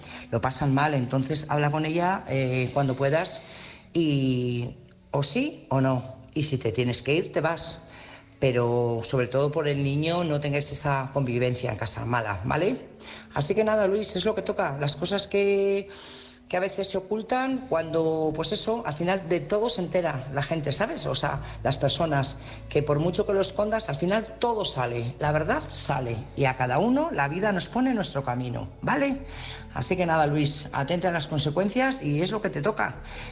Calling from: Burgos, Castile and León, Spain; corresponsal de Burgos.

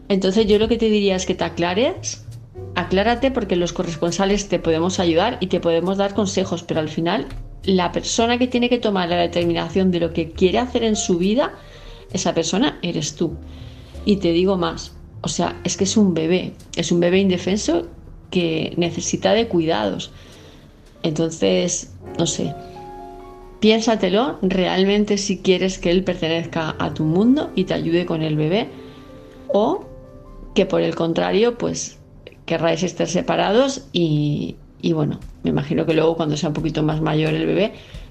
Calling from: Palma, Balearic Islands, Spain; de Palma de Mallorca

